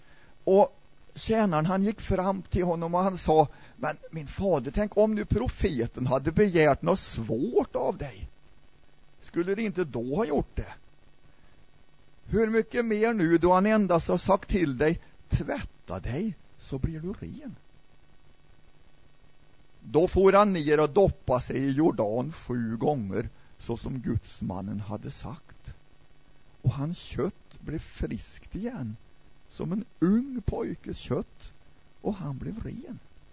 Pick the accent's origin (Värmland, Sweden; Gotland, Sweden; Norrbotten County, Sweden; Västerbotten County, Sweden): Värmland, Sweden; När jag växte upp, då hörde jag talas om, jag vet, jag är värmlänning.